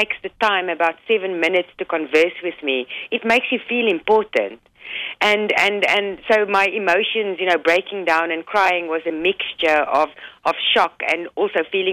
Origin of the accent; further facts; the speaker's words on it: South Africa; Growing up in South Africa, we never questioned our own belief system.